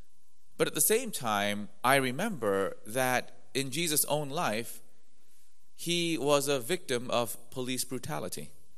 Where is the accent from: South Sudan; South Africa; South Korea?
South Korea; I grew up with that in Korea.